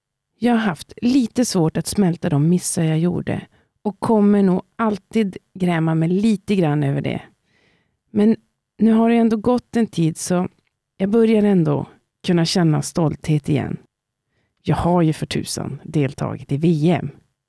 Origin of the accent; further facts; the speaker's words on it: Norrland, Sweden; Som introvert norrlänning är det inte min starkaste sida